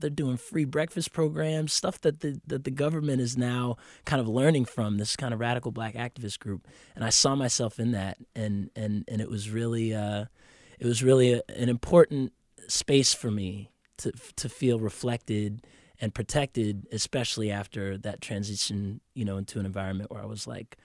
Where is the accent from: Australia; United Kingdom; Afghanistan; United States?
United States; Durham, North Carolina; Yeah, Durham is a beautiful place, and it's a real privilege to be of this community, and it's shaped me in so many ways.